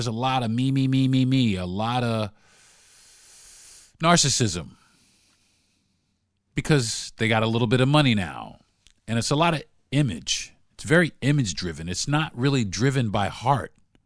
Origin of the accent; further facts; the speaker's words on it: New York, United States; I'm from New York, so that's the reason why, you know, I lean a little more New York style hip hop.